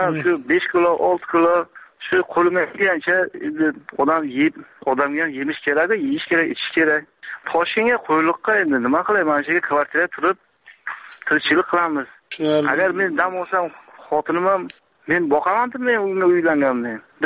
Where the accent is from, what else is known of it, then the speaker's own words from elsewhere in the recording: Samarkand, Samarqand Region, Uzbekistan; Men Samarqanddan, bitta qo'lim yo'q